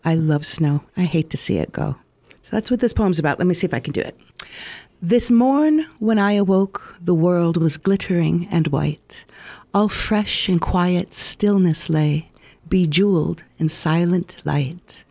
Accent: Wisconsin, United States; Well, see, we're from Wisconsin, so I think there's an accordion in every closet up there.

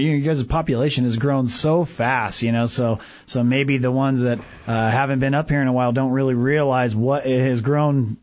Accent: Yuma, Arizona, United States; now in Prescott Valley, United States; So I hail from Yuma, Arizona. So I had lived in the Prescott area

